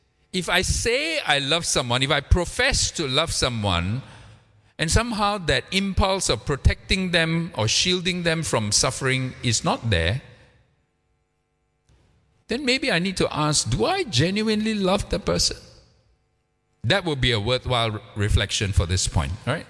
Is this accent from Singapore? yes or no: yes; Singapore; I'm a Singaporean, so I can make fun of Singaporeans